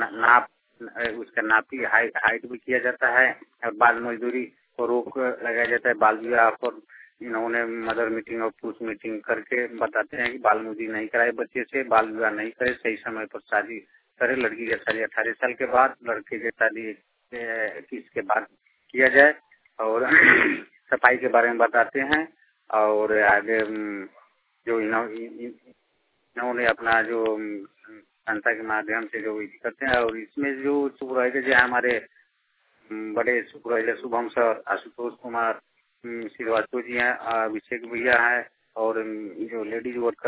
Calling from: Motihari, Bihar, India; मुतिहारी से बोल रहा हूँ।

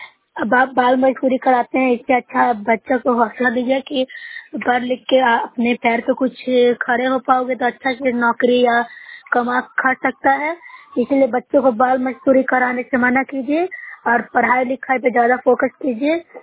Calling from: Bihar, India; मैं नूसरा प्रखंड से हूँ, जिला नालंदा से बोल रही हूँ।

